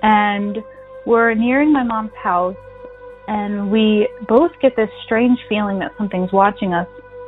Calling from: New York, United States; I'm calling from New York.

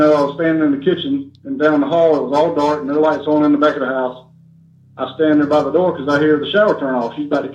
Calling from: Savannah, Georgia, United States; from in Savannah, Georgia.

